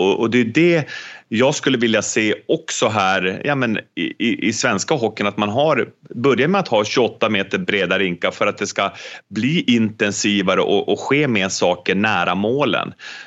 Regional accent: Boden, Norrbotten County, Sweden; Jag ska flyga upp och prata för ungdomsledare och gymnasieelever där i min hemstad Boden.

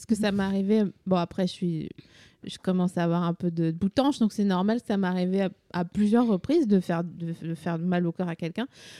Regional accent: eastern France, France; j'ai 39 ans et demi, là, et je l'ai rencontré il y a un an et demi. Bon, t'as compris. Je viens de l'Est de la France

